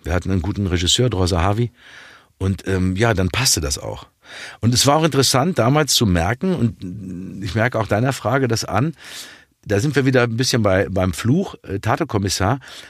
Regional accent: Dortmund, North Rhine-Westphalia, Germany; als Dortmunder Junge damit aufgewachsen

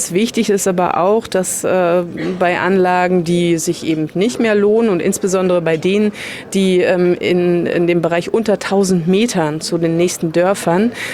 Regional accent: Lusatia, Germany; ich komme ja aus der Lausitz

